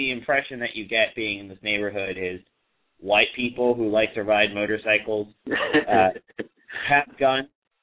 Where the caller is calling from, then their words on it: Casselberry, Florida, United States; I am in Castleberry, Florida. It's a little town just outside of Orlando.